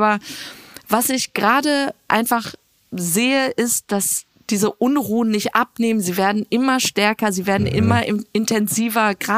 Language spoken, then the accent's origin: German; Iran; Und man schwankt so als Iraner, als Zuschauer wirklich die ganze Zeit zwischen Hoffnung und Angst.